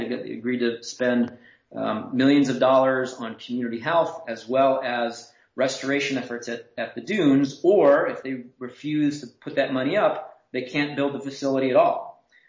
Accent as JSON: {"language": "English", "region": "Midwest", "country": "United States", "tie": "born or raised there", "said": "You know, I grew up in the Midwest where there's still a much more vibrant sort of right wing to fight against."}